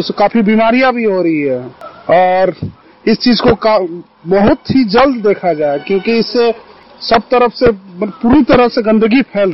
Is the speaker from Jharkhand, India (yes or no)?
yes; Jharkhand, India; मैं जेना मोड़ झारखंड का रहने वाला हूँ।